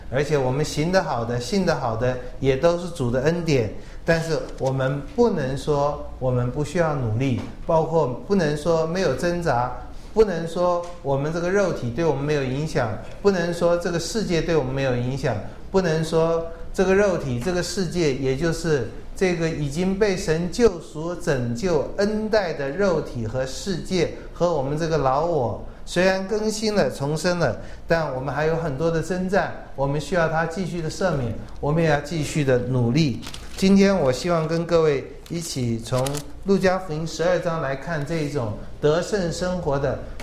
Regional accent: China; 每次没有饭要谢饭，谢完饭才有，这个我们中国人太受不了了。

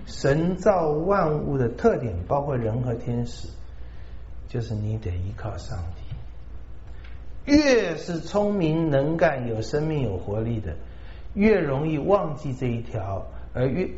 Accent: China; 那个目标对我们中国人，对全世界所有没有安全感的人

